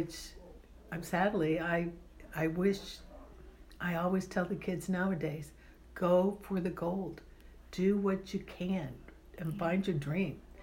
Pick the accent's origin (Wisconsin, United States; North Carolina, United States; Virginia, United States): Virginia, United States; Fairfax; I grew up in Fairfax City, between 4th grade through 8th grade, and we rode our bikes all over Fairfax City.